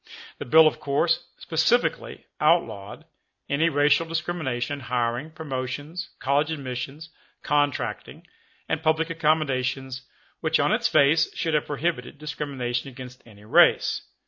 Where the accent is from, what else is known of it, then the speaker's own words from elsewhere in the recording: Louisiana, United States; a case brought and fought in my home state of Louisiana